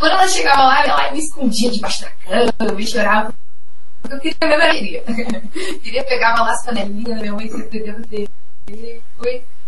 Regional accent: Paraná, Brazil; Isso, lá era o cara, cresci lá.

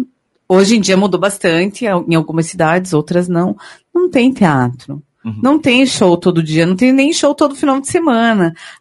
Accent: Francisco Beltrão, Paraná, Brazil; eu sou do interior do Paraná, do Francisco Beltrão

